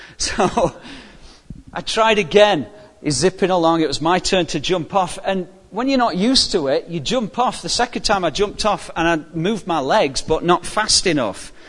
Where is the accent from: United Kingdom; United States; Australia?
United Kingdom; England; I remember when I grew up in England, one of the first jobs I had, I was like 13.